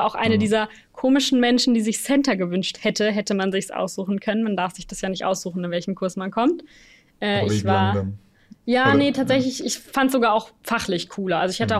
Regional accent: Mainz, Rhineland-Palatinate, Germany; Aus Mainz. Dementsprechend aus der Nähe.

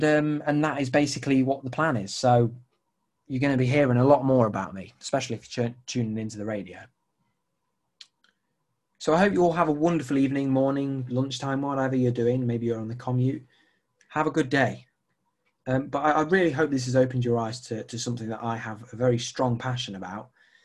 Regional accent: United Kingdom; I love the UK. It's my home. I'm proud of being British, very proud.

